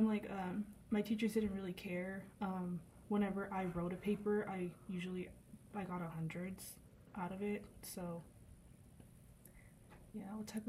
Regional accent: Wichita, Kansas, United States; I'm from Wichita

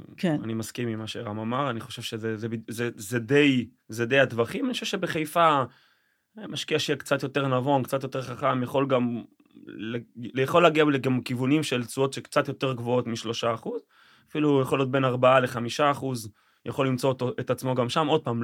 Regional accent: Haifa, Haifa District, Israel; now in Kiryat Motzkin, Israel; אני במקור חיפאי, היום מקריית מוצקין.

